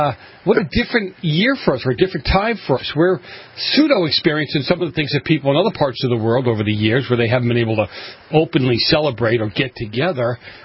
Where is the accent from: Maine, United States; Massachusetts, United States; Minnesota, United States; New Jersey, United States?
Massachusetts, United States; Boston; I grew up in Boston when the Hong Kong flu was running around this country like crazy.